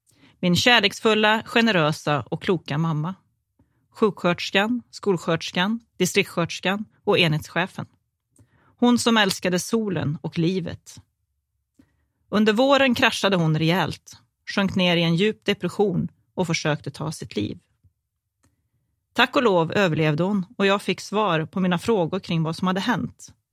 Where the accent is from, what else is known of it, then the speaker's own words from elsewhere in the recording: Kil, Värmland, Sweden; Jag är uppvuxen i Kil med min mamma, pappa och bror.